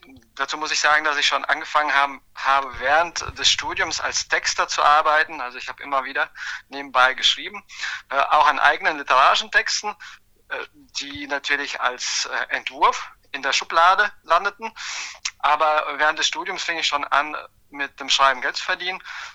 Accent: Darmstadt, Hesse, Germany; also born or lived in Transnistria, Moldova; geboren bin ich in der Sowjetunion, in der damaligen Sowjetunion. Heute heißt das Land Transnistrien. Wir sind dann 88 in der Zeit der Perestroika nach Deutschland übergesiedelt als sogenannte Russlanddeutsche. Und dann wuchs ich in Darmstadt auf, habe dort also meine Jugend verbracht

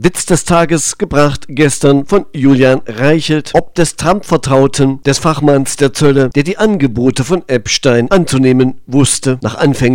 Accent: East Germany, Germany; Bei uns in der DDR nannte man das dialektisches Denken.

